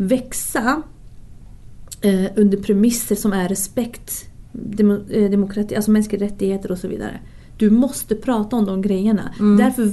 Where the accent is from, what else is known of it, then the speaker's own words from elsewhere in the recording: Umeå, Västerbotten County, Sweden; Nej, men alltså, jag är från Umeå och Ersboda.